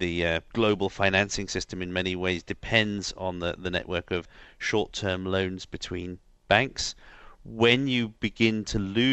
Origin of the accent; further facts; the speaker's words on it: United Kingdom; my home country of Britain